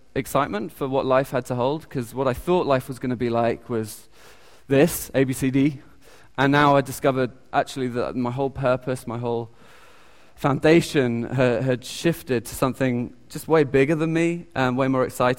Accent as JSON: {"language": "English", "country": "United Kingdom", "said": "I'm from the UK. You can probably hear my accent."}